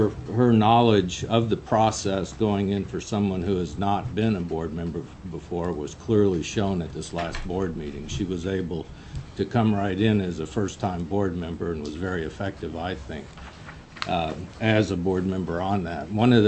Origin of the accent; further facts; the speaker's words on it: Palmer, Alaska, United States; I'm from Palmer.